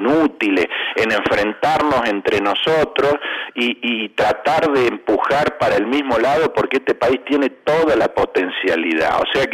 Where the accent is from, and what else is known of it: Argentina